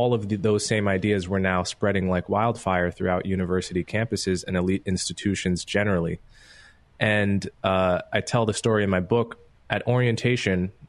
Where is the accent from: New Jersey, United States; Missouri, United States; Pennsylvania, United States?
New Jersey, United States; Montclair; When I was a kid, I grew up in Montclair, New Jersey, which some of your listeners may be familiar with if they know the New York area. It's a liberal town. It's a racially diverse town.